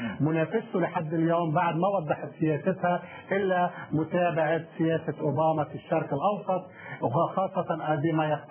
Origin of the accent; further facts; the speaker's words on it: Lebanon; now in United States; اليوم نحن كلبنانيين في الولايات المتحدة